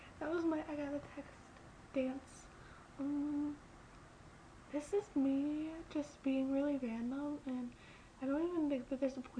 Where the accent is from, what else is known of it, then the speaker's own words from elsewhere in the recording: United States; you're all English and such, and I'm American